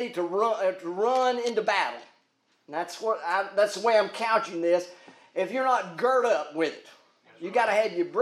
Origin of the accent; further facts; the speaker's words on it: Mississippi, United States; I can go back to a day and time when I was young enough, growing up in Mississippi. When schools were segregated.